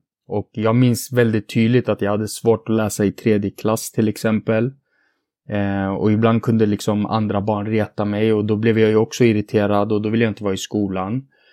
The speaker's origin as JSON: {"language": "Swedish", "town": "Flemingsberg", "region": "Stockholm County", "country": "Sweden", "tie": "born or raised there", "said": "jag är ju uppvuxen i Flemingsberg som idag är klassat som ett utsatt område i Stockholm. Men på min tid så var det ju liksom en traditionell förort som hade socioekonomiska utmaningar."}